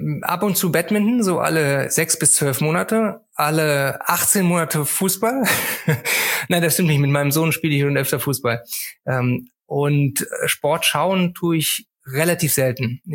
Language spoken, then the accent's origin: German; Cologne, North Rhine-Westphalia, Germany; Oh, ja, also als Kölner tut es mir sehr, sehr weh, das zu sagen.